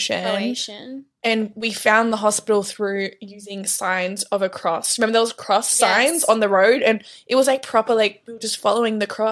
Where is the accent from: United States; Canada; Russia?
Canada; I'm from Canada and I was in Australia as a nanny back in 2018.